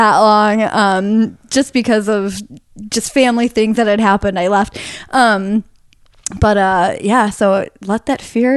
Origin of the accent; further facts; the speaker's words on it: New York, United States; Went back home to my hometown of near Buffalo